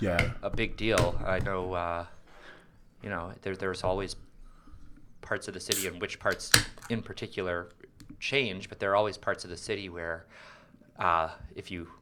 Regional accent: Chicago, Illinois, United States; We grew up in Hyde Park.

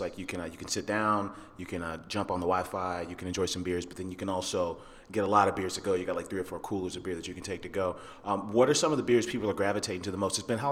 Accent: Latrobe, Pennsylvania, United States; I'm from Latrobe, Wisconsin.

